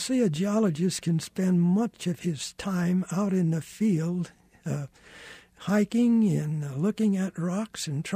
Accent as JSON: {"language": "English", "town": "St. Louis", "region": "Missouri", "country": "United States", "tie": "born there", "said": "Well, I was born in St. Louis. I've been here since 1966."}